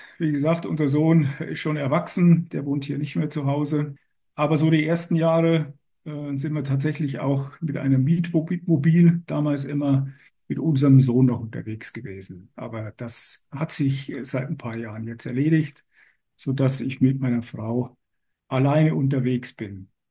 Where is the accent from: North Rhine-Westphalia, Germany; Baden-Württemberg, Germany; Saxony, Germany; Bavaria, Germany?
Bavaria, Germany; born there; accent: Bavarian; now in Taunus, Germany; Bin aber geboren in Bayern und wer genau hinhört, hört vielleicht noch so einen leichten bayerischen Einschlag. Den kriegt man Gott sei Dank nicht ganz weg. Aber mittlerweile wohne ich schon seit Anfang der 80er Jahre, wie gesagt, hier im Taunus.